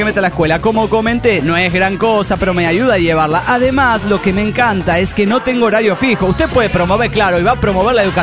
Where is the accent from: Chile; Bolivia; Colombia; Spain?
Bolivia; estoy haciendo turismo por mi tierra boliviana. Fui para Oruro, para Potosí, fui para Beni y ahora estoy en Cochabamba.